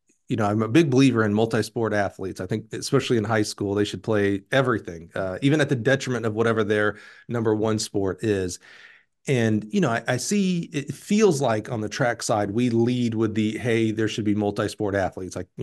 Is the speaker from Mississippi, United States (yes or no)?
no; Alabama, United States; I remember, growing up in Alabama, and all of our football coaches were all the other sport coaches.